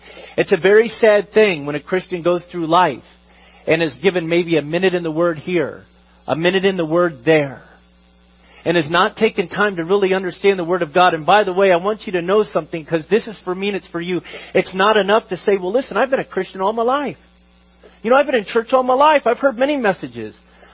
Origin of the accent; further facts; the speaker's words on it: United States; Listen, I'm as American as you are, and I know one trait of our country